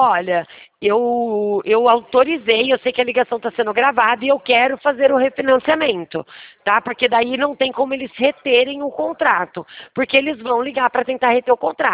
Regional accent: Rio Claro, São Paulo, Brazil; Não, eu sou de Rio Claro

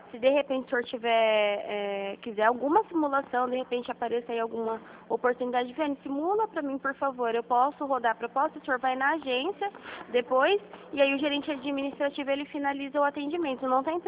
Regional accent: Presidente Prudente, São Paulo, Brazil; Eu sou daqui de Prudente

